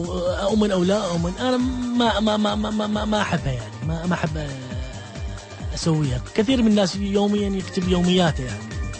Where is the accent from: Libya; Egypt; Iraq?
Iraq; طفولتي بالعراق ما أنساها،